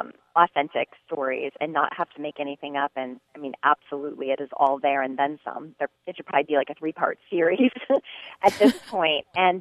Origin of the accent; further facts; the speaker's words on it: Warren, Ohio, United States; I'm from Northeast Ohio, a little town called Warren.